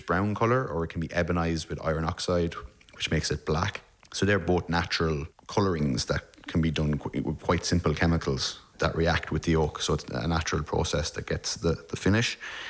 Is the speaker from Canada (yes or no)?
no; Mountmellick, Leinster, Ireland; I'm from County Laois, a rural town called Mount Mellick